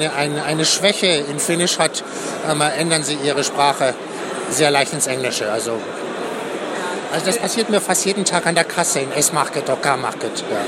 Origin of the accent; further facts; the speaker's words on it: France; German is a second language; now in Finland; man wird als Franzose geboren und wenn man in dem Kontext in einem Weinhaushalt, Weinbauerhaushalt aufwächst, dann kriegt man das mit.